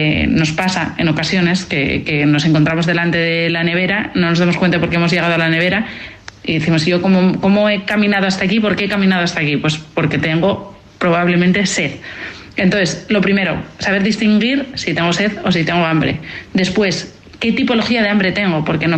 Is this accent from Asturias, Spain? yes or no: yes; Asturias, Spain; Yo soy asturiana, y en Asturias se tiende a sobrecargar a los niños con una ingesta calórica grande